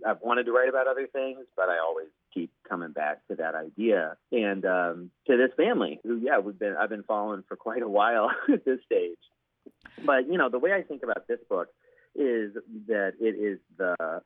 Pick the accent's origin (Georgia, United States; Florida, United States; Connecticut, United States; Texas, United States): Florida, United States; Pensacola; also born or lived in Louisiana; even though I grew up in Pensacola and, you know, was born in Louisiana, and my family's from the Florida parishes.